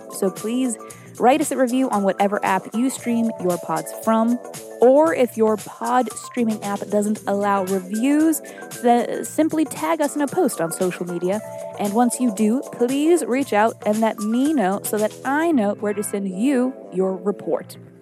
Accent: Salem, Massachusetts, United States; born there; It is almost Halloween here in the United States, and as I was born in Witch City, Salem, Massachusetts

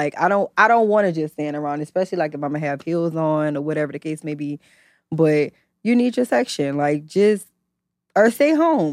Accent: New Orleans, Louisiana, United States; So I'm from Uptown.

